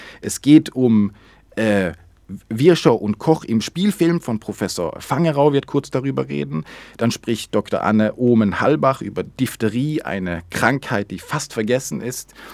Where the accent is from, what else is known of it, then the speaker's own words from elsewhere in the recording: Sweden; German is a second language; now in Germany; Also die wissen, ich bin selbst aus Schweden